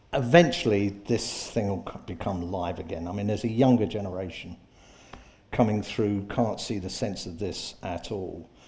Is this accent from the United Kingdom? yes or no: yes; Hull, Yorkshire and the Humber, United Kingdom; You know, I'm from Hull. We'd have lost the three Hull seats if it wasn't for stupid Farage putting up candidates.